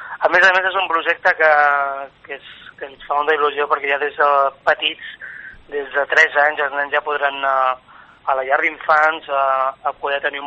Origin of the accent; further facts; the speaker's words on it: Calella, Catalonia, Spain; la sort d'haver nascut a un gran poble, no? Ja sembla que els últims anys no puc estar gairebé mai en el meu poble, però bueno.